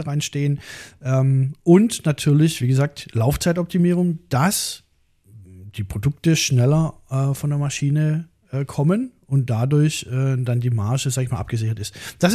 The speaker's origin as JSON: {"language": "German", "town": "Oldenburg", "region": "Lower Saxony", "country": "Germany", "said": "ich komme aus Oldenburg, Flachland"}